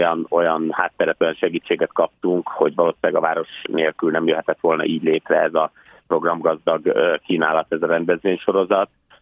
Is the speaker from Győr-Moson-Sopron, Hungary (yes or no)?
yes; Sopron, Győr-Moson-Sopron, Hungary; nekünk ez a szülővárosunk Sopron